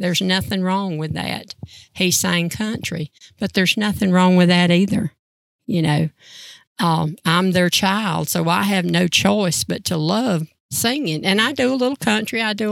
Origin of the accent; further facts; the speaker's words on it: South Carolina, United States; also born or lived in New York; I was born in Manhattan, New York. And when I was 6 weeks old, mom had dad bring she and I home to South Carolina.